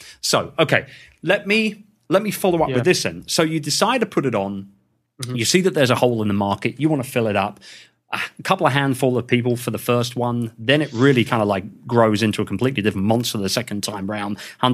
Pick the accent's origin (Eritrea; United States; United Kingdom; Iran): United Kingdom; moved away; even being a Brit myself, like I, you know, my mindset is that, you know, I go back to the UK regularly